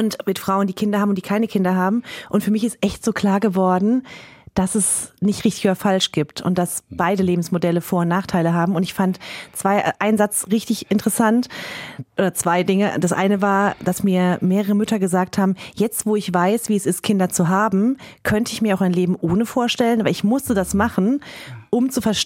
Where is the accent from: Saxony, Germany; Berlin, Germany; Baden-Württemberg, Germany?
Baden-Württemberg, Germany; in diesem badischen Dorf, in meinem Heimatdorf